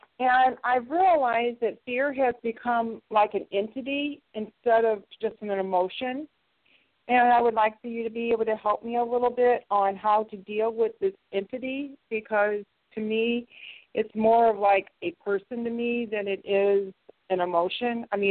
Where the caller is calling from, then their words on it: St. Louis, Missouri, United States; I'm from Missouri, St. Louis.